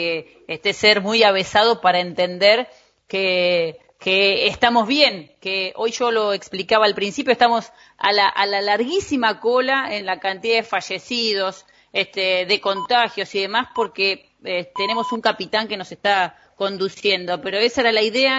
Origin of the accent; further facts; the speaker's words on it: Argentina; como argentinos la preocupación está acá